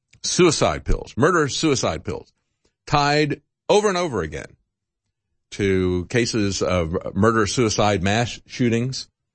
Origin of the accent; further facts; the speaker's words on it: Florida, United States; It used to be that way when I grew up in Florida, when you would go to school, take your gun to school and use it to train.